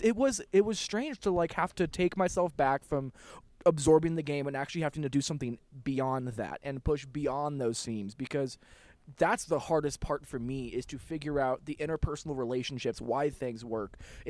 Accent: Los Angeles, California, United States; I'm a big city person. Like, I grew up in Los Angeles. I want to be in New York.

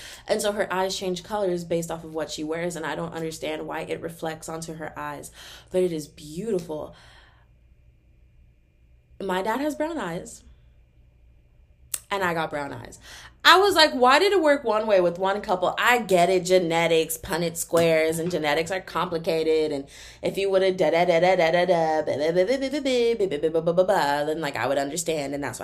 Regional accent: Texas, United States; But I still love me some Texas, cause I'm from Texas, man.

